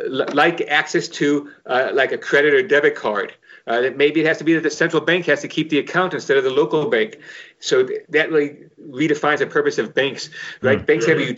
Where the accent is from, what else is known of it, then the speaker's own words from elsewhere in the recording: Chicago, Illinois, United States; Maybe the most interesting thing is I grew up in Chicago, but my family made the exodus to the suburbs